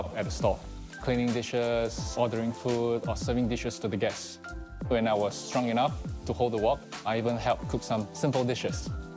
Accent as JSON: {"language": "English", "country": "Singapore", "tie": "born or raised there", "said": "Singaporean flavor is important to me because this is where I'm born, where I come from. I'm Singaporean."}